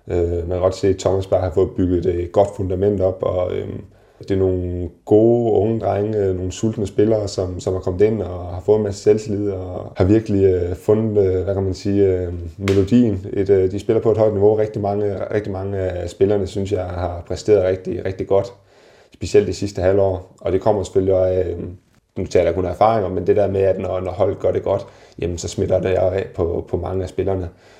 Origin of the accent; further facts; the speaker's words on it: Randers, Central Denmark Region, Denmark; Jeg spillede i klubben, siden jeg var 10 år gammel. Født og vokset i Randers